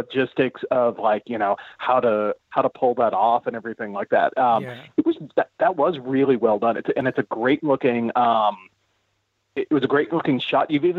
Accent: Hawaii, United States; it was cool to have somebody there who addressed the controversy at the time I grew up in Hawaii. I don't even think we got the movie out there

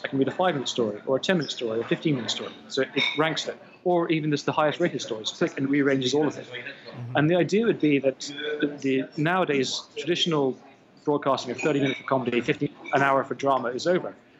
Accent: Saudi Arabia; I grew up in Saudi Arabia. My parents were working out there.

